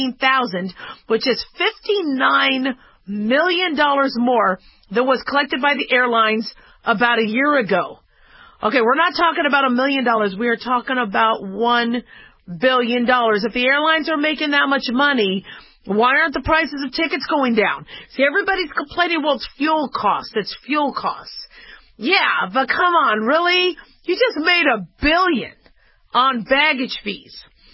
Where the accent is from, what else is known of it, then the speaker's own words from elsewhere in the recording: Las Vegas, Nevada, United States; I come from Las Vegas, Nevada